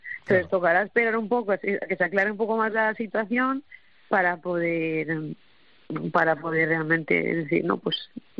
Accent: Valencia, Valencian Community, Spain; claro, soy de Valencia, así que yo he visto los 0 grados 3 veces en mi vida.

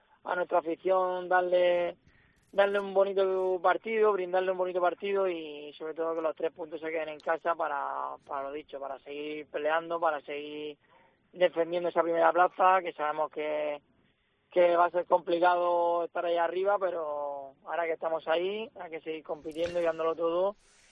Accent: Murcia, Region of Murcia, Spain; He vivido muchos años en Real Murcia. Soy murciano y murcianista

